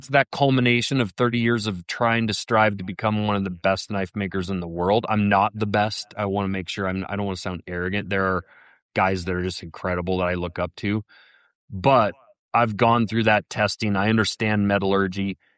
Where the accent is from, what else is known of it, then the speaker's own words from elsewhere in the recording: Lincoln, Montana, United States; I grew up in the Blackfoot River Valley. And most people in Lincoln, Montana it's a pretty rural area and they don't make a lot of money.